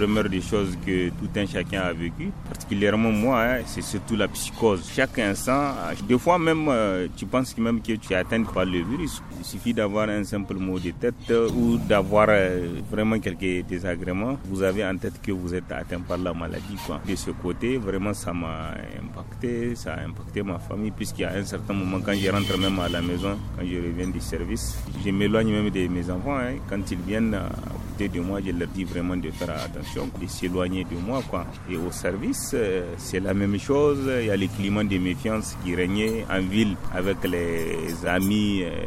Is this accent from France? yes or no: no; Niger; chez nous au Niger